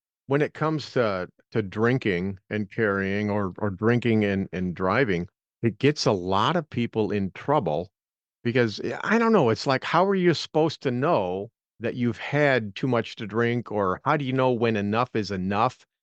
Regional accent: Michigan, United States; I'm talking about your home state of Michigan now, my home state.

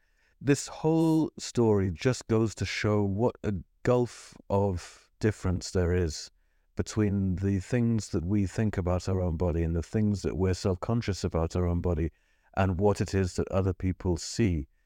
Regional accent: England, United Kingdom; When I was growing up in England

